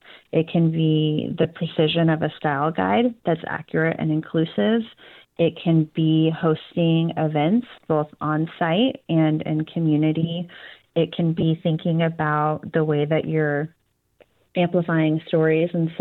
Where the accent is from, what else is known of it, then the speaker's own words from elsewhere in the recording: West Coast, United States; growing up on the West Coast, it always felt kind of absent of history.